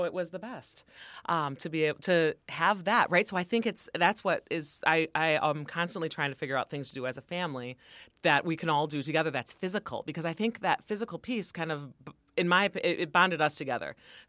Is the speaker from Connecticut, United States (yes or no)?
no; Michigan, United States; I grew up in Michigan, and so in Northern Michigan.